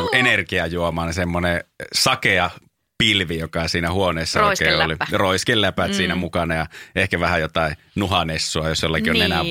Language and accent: Finnish; Raahe, North Ostrobothnia, Finland; oli joku 2 vuotta sitten kavereiden kanssa tuolla kotipuolessa Raahessa.